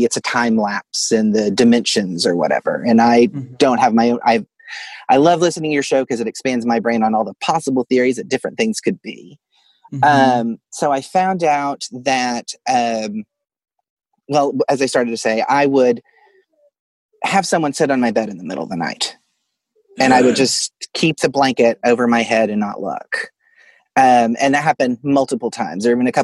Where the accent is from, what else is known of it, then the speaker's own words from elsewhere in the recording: Fort Smith, Arkansas, United States; I did. Yes, I grew up in Fort Smith, Arkansas, which was originally Hell on the Border, but that's its own.